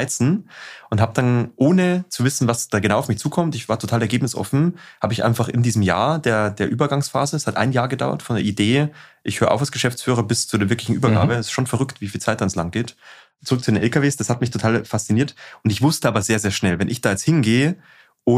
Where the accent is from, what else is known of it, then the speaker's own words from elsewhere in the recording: Bavaria, Germany; ich komme ja aus Südosten von Bayern